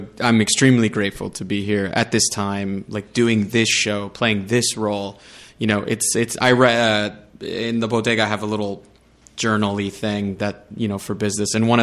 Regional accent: San Antonio, Texas, United States; I grew up in San Antonio, Texas.

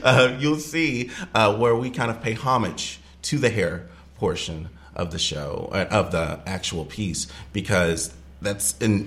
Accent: Waxahachie, Texas, United States; Waxahachie I knew is definitely metamorphosed into something else, but still a beautiful town. Love it, my hometown.

